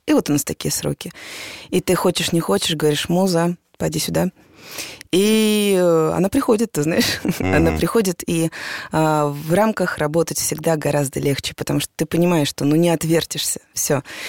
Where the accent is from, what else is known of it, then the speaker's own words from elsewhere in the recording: Yekaterinburg, Sverdlovsk Oblast, Russia; Он мой соотечественник. Мы же оба из Екатеринбурга.